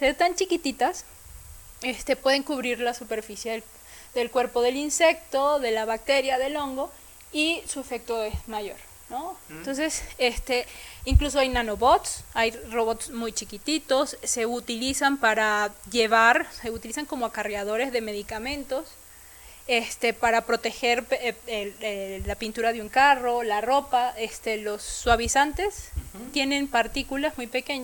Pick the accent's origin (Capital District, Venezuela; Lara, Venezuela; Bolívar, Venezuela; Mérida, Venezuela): Capital District, Venezuela; Caracas; yo vengo de Caracas y pues sí, la temperatura promedio es 28 grados